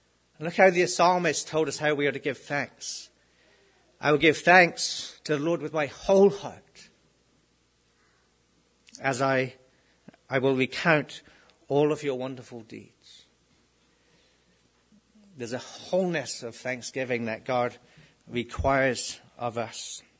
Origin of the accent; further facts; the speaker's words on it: Plymouth, South West England, United Kingdom; my hometown in Plymouth, England. That's where I was born and raised.